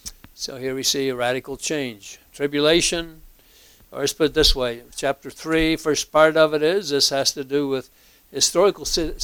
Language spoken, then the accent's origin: English; Indiana, United States; I'm from Indiana, so it's going to be Hoosier language.